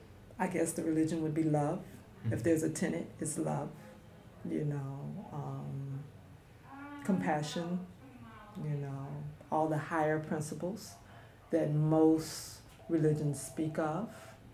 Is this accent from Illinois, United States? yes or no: no; Los Angeles, California, United States; I grew up in South Central.